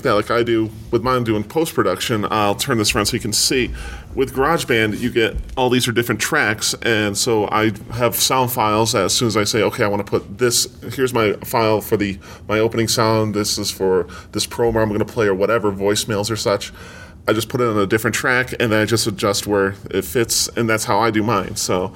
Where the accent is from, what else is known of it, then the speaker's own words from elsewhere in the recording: Seattle, Washington, United States; Well, to me, it's 7:30 since I'm from Seattle.